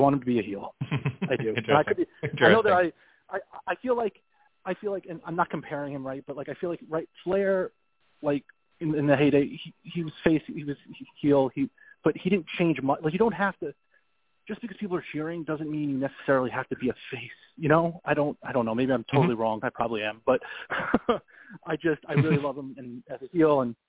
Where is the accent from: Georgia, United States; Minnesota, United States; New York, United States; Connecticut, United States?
New York, United States; Long Island; I root for all the Long Islanders. I'm originally from Long Island